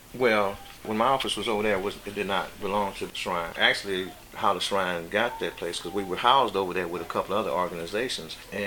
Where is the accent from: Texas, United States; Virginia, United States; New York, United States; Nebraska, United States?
Texas, United States; Dallas; now in Houston, United States; I'm originally from Dallas. I went to University of Houston and Texas Southern University, so that's how I end up making this my home. And I've been in this community about 35 years.